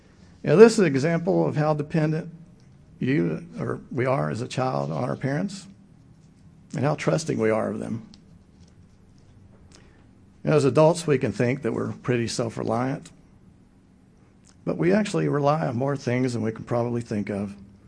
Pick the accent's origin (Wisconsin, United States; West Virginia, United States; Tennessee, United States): West Virginia, United States; Williamson; That's the Great Flood of my hometown, Williamson, West Virginia, in the Tug River Valley. This was an event I went through with my family. I was in my early teens.